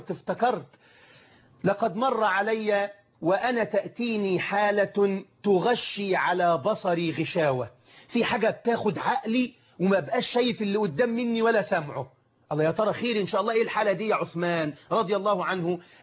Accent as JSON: {"language": "Arabic", "country": "Egypt"}